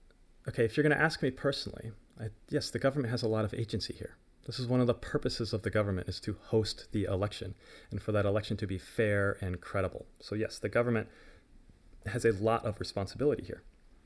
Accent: United States; And it is terrifying to me as an American that I think I can credibly make that accusation of our own government

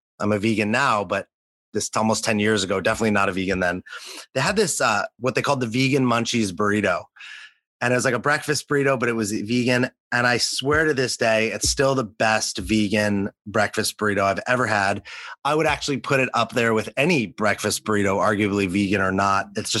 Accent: Los Angeles, California, United States; I grew up in Los Angeles. And I grew up on like the west side of LA. So I lived basically between downtown LA and the beach, like right in between.

